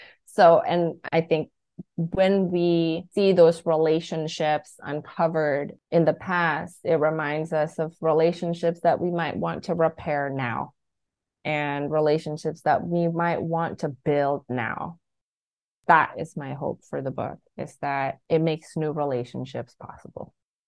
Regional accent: Indonesia; first language Indonesian; English is a second language; Indonesian is my first language. I'm still fluent in Indonesian.

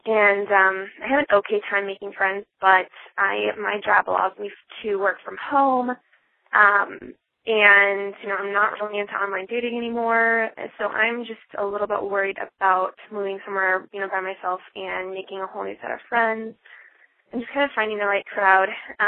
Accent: Midwest, United States; I am from the Midwest, pretty much born and raised here.

